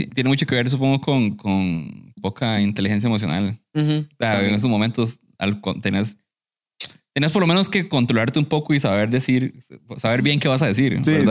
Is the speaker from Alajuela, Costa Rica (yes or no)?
yes; San Carlos, Alajuela, Costa Rica; yo soy de San Carlos, como te dije